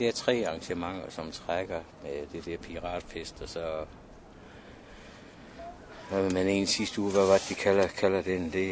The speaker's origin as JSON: {"language": "Danish", "town": "Odense", "region": "Region of Southern Denmark", "country": "Denmark", "tie": "born or raised there", "also_born_or_lived": "Horsens", "said": "Jeg er født og opvokset i Odense. Og har boet i Horsens i mange år."}